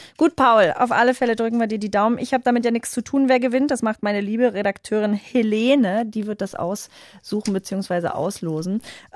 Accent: Saxony-Anhalt, Germany; Nee, also ich bin aus Sachsen-Anhalt.

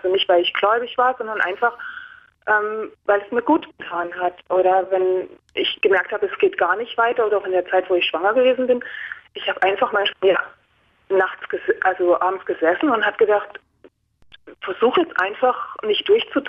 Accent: East Germany, Germany; ich bin also nicht christlich erzogen worden, also ich bin im Osten groß geworden

